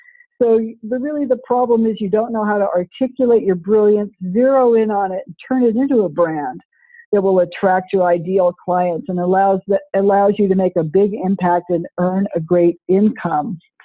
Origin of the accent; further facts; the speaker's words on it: California, United States; You know, I grew up in California. My father was a high school principal.